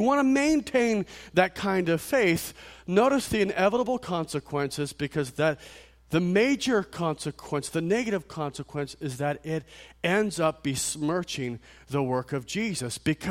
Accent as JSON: {"language": "English", "country": "Ireland", "said": "I'm Irish, so I know."}